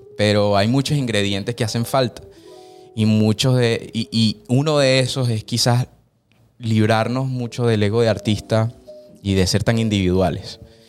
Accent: Caracas, Capital District, Venezuela; yo me crié toda mi vida en el Valle. En San Andrés.

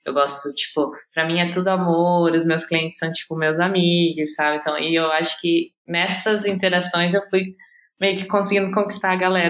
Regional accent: Porto Alegre, Rio Grande do Sul, Brazil; born there; now in São Paulo, Brazil; Não, eu nasci em Porto Alegre.

